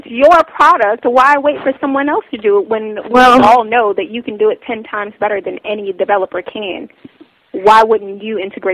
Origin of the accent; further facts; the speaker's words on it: Raleigh, North Carolina, United States; Hey, you know Wayne, I grew up in Raleigh.